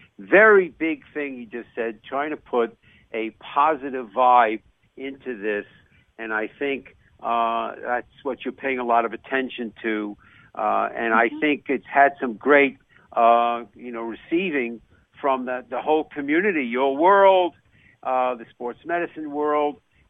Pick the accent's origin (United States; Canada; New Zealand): United States; New York; moved away; growing up in New York, lacrosse was always a big, big, big deal on the East Coast. I came to the Midwest a million years ago.